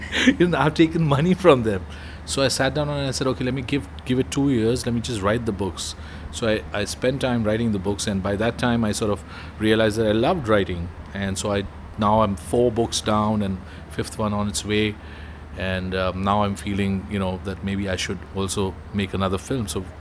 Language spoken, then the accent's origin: English; Mumbai, Maharashtra, India; growing up in Mumbai, I was surrounded by a lot of crime.